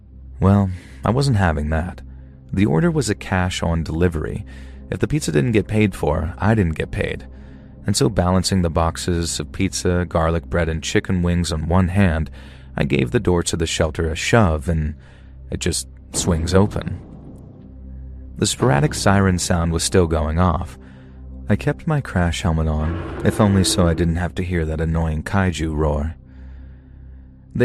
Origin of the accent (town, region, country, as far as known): South West England, United Kingdom